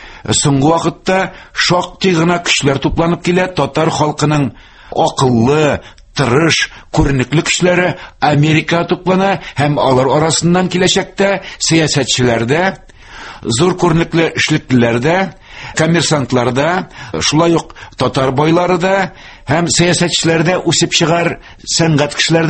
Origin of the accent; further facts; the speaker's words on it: Karkaly, Bashkortostan, Russia; Мин битендә Кәркәле авылыннан, Кәркәле белән Бәләк Кәркәле белән Ишле арасы бары тик 7 чакрым гына.